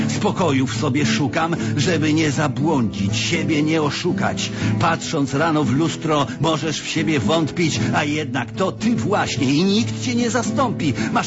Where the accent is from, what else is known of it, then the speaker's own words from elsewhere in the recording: Masovian Voivodeship, Poland; born there; W lesie. W lesie w Kieleckiem pod Pionkami. Mała miejscowość, ale bliska memu sercu.